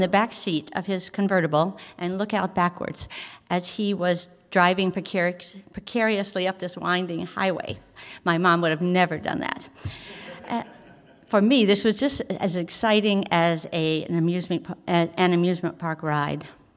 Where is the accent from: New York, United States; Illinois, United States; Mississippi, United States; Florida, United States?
Mississippi, United States; Jackson; as a child growing up in Jackson, Mississippi, my favorite movie was Gigi